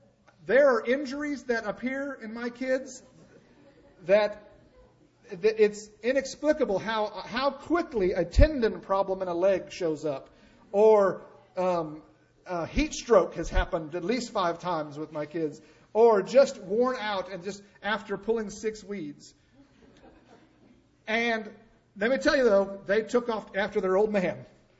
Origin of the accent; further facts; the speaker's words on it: United States; And I feel like that as an American, that with all of the blessings that I've had throughout my life